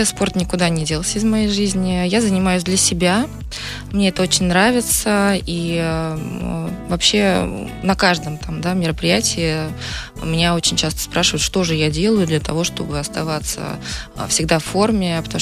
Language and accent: Russian; Elektrostal, Moscow Oblast, Russia; когда меня привели на первую тренировку в моем родном городе Электросталь